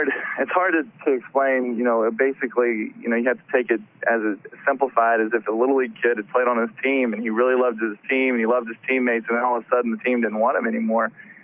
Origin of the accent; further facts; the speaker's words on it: West Virginia, United States; I grew up in West Virginia. I was a blue-collar guy.